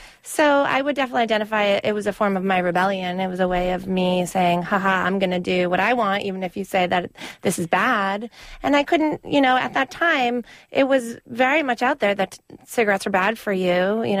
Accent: Massachusetts, United States; And I grew up outside of Boston, and I was still in high school, I believe, when they banned cigarettes in the restaurants and the bars in Boston.

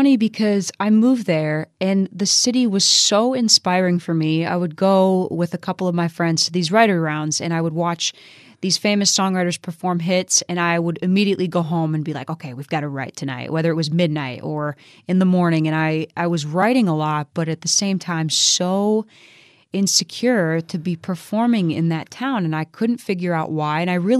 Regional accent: Michigan, United States; underestimated and have been so humbled by the support and love from Northern Michigan, and specifically my hometown.

